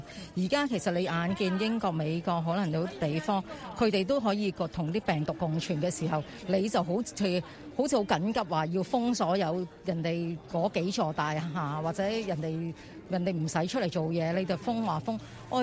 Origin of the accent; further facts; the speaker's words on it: Hong Kong; 香港好似我哋生長，即係我哋喺呢度出世、呢度大嘅人